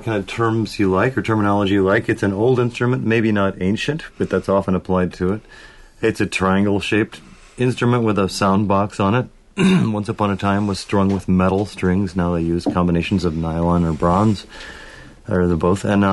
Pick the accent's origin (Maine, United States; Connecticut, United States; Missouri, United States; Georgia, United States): Missouri, United States; My parents both played gospel and mountain music. I grew up in the Missouri Ozarks.